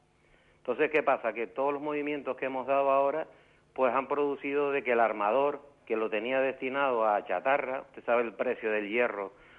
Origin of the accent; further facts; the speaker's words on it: Canary Islands, Spain; digo, hombre, ¿por qué esto no se puede extrapolar a mi tierra?